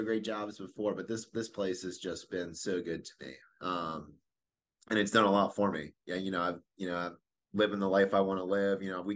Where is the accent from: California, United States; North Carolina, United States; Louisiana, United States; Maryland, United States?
Maryland, United States; moved away as an adult; Yeah, I'm from Eastern Maryland. I was a high school state champ there. Came to Newberry in 2009.